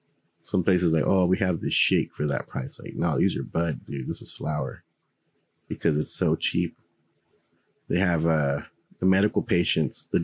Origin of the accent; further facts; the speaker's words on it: Houston, Texas, United States; hang out with other guys that have the same stuff and be like, yeah, we're from Houston, you know. Over here, it's a little different.